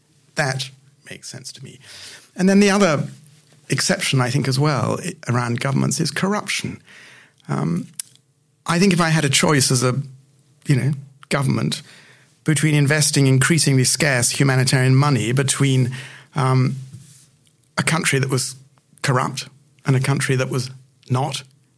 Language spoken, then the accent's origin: English; United Kingdom; I'm British